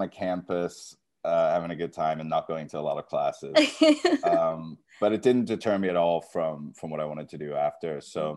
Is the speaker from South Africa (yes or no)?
no; England, United Kingdom; when I was growing up in England.